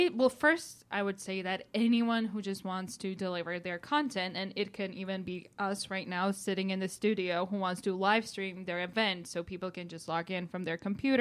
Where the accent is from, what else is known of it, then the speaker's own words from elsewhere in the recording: Georgia; from Georgia, living in Georgia, why don't you buy our service?